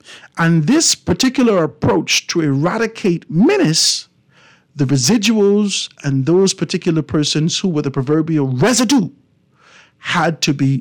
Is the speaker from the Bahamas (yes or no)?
yes; Grand Bahama, Bahamas; I am from West Grand Bahama